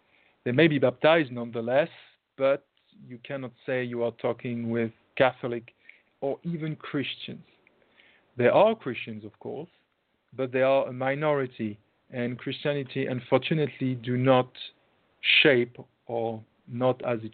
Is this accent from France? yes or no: yes; France; English is a second language; And because I come from France and I know how it ends, I am indeed worried for America.